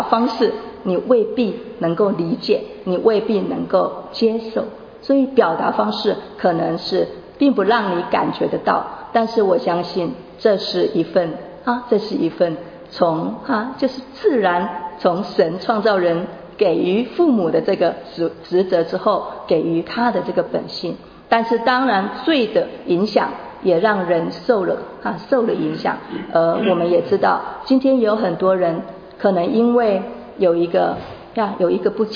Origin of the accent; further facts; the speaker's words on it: China; 我们中国人嘛，可能很难，尤其是中国的男人